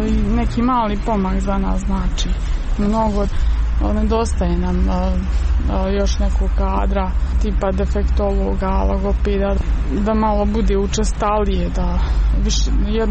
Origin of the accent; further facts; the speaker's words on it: Bosnia & Herzegovina; ovdje kod nas u Bosni i Hercegovini